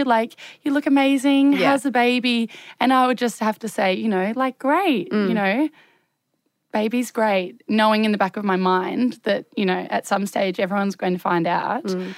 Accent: Hobart, Tasmania, Australia; I'm from Hobart.

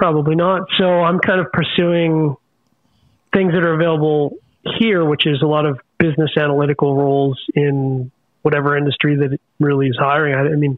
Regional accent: Canada; the likelihood that a company is going to sponsor me as a Canadian

